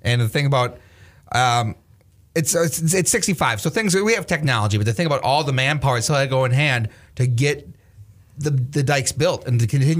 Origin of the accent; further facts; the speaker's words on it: Springfield, Minnesota, United States; And we've had a lot of river problems in Springfield, my hometown.